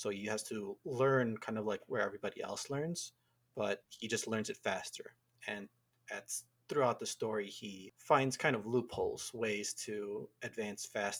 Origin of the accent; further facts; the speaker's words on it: Chicago, Illinois, United States; So I am from Chicago and I have a bachelor's in biology